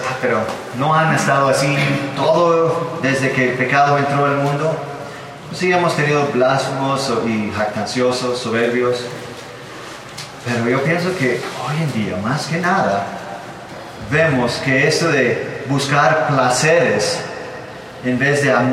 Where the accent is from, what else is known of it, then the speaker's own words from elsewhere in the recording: Denmark; Spanish is a second language; De hecho, en Dinamarca, en mi país, casi no se maneja en efectivo más.